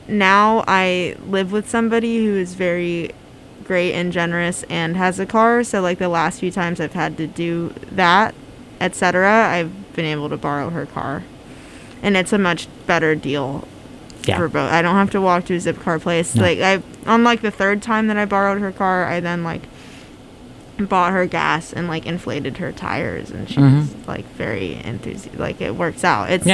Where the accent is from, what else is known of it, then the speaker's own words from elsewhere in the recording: Houston, Texas, United States; Yes. Yes. I am from Texas. I'm from Houston. So you can get out of the state over to Louisiana in, like, 1.5 hours.